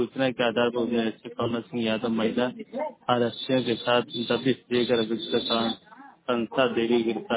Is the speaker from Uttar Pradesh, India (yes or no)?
yes; Azamgarh, Uttar Pradesh, India; आजमगढ़ के निवासी हूं सर।